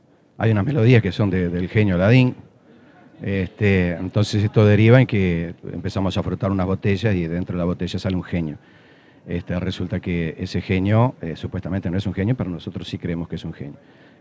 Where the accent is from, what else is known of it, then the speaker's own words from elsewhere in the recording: Uruguay; los uruguayos somos todos muy nos las ingeniamos para todo.